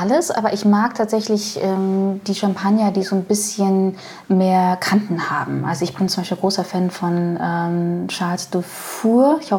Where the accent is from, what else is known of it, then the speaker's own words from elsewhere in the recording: Berlin, Germany; born there; ich bin auch gebürtige Berlinerin, bin 37 Jahre alt